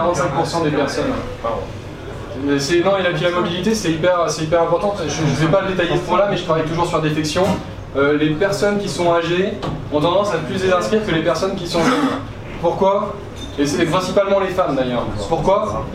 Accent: Southern France, France; now in Tours, France; je viens du Sud, je suis arrivé à Tours il n'y a pas très longtemps

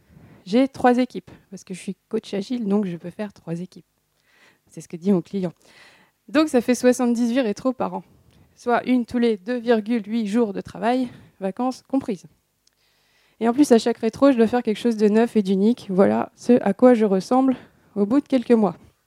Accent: Nantes, Pays de la Loire, France; Donc, je viens de Nantes.

